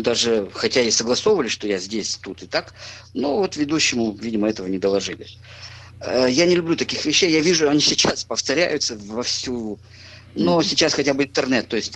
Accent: Ukraine; Да, я вырос на Украине, я ужасно люблю Одессу, Херсон, считаю их моими родными городами.

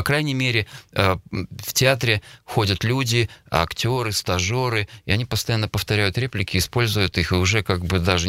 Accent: Minsk, Belarus; Да, я родился в Минске.

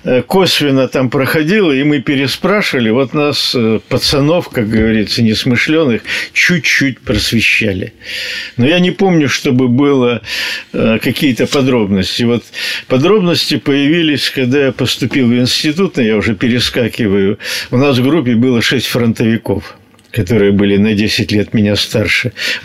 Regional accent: Mariupol, Donetsk Oblast, Ukraine; born there; also born or lived in Makiivka; Родился в Мариуполе. В паспорте в первом была запись: станция Сартана, завод Ильича.

